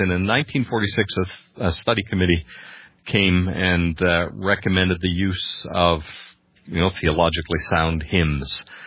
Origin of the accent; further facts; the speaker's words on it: Canada; Being a Canadian